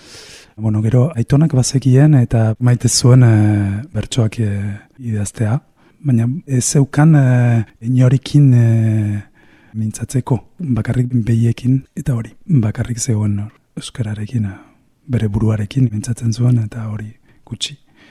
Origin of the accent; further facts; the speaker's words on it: Montevideo, Uruguay; Basque is a second language; now in Bayonne, France; Bai, Uruguaikoa naiz, Montevideokoa, zehazki. Da hiriburua, hiri handia bada. Eta Baionan daramatzat lau urte jadanik bizitzen. Eta gero euskararekin, euskaldun berria naiz.